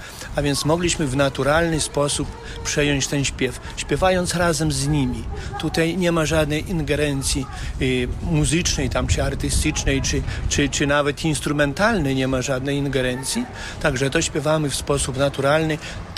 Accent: Podlaskie Voivodeship, Poland; Stąd jest to bogactwo kulturowe tutaj u nas na Suwalszczyźnie.

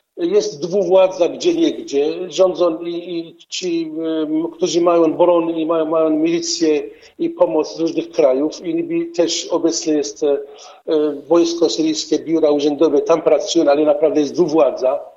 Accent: Syria; Polish is a second language; now in Poland; chrześcijanie w Syrii. Szczególnie w tym regionie, skąd pochodzę ja, skąd pochodzi Dziordz Jakub, bo to jest mój kraj, mój rodak.

